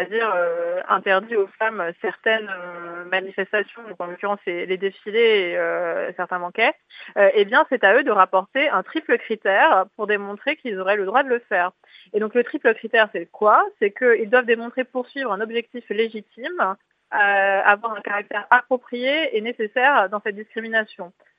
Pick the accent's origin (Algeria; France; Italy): France; Villefranche-sur-Saône, Auvergne-Rhône-Alpes; J'ai grandi à Villefranche-sur-Saône et alentour.